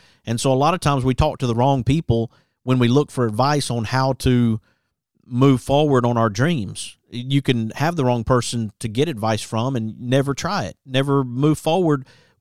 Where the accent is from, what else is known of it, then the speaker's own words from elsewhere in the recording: Alabama, United States; just tell them you want to make tortillas being born and raised in Alabama.